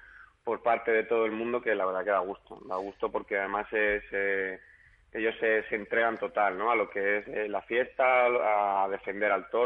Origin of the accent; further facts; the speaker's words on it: Alicante, Valencian Community, Spain; Alicante, que voy a decir Alicante, es mi tierra, ¿no? Y siempre con mi gente, mi familia aquí